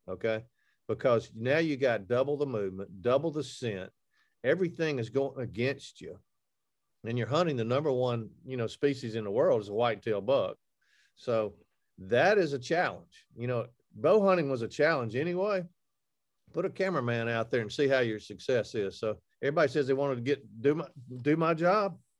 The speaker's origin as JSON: {"language": "English", "region": "Alabama", "country": "United States", "said": "And people, you know, I'm from Alabama. We're hunting 35 foot up in the tree and these deer still look up."}